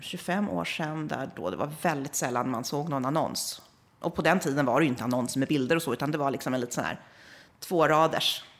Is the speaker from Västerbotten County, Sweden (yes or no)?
no; Karlskrona, Blekinge, Sweden; Jag har bott många år som barn i Karlskrona.